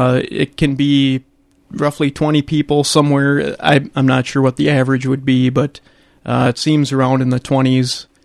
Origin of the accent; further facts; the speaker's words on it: Hastings, Nebraska, United States; I'm originally from Hastings, grew up there on a little family of nine kids